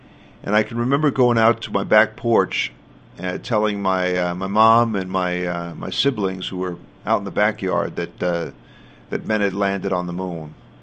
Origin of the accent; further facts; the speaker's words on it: New York, United States; I say this as a New Yorker.